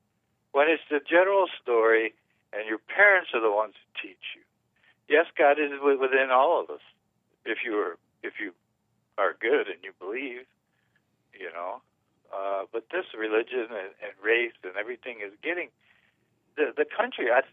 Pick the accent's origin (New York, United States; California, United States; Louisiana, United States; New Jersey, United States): New Jersey, United States; born there; I'm 63 years old. I was born in New Jersey, and my grandmother was very Polish and followed the Pope.